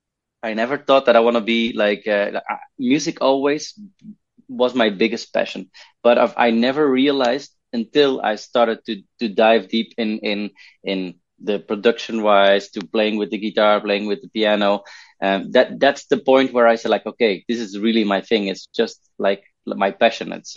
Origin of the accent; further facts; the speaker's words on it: Belgium; now in Valencia, Spain; I'm currently situated in Valencia in Spain, but I'm originally from Belgium.